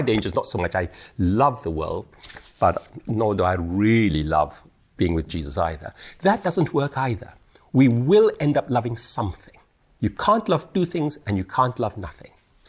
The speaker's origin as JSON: {"language": "English", "country": "Singapore", "moved": "yes", "said": "And I come from Singapore, as I said last night"}